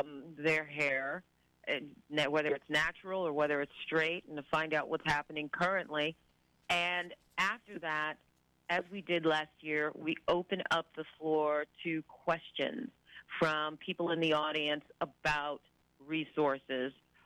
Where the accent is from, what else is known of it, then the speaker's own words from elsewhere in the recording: New York City, New York, United States; points east for me, because I'm originally from New York City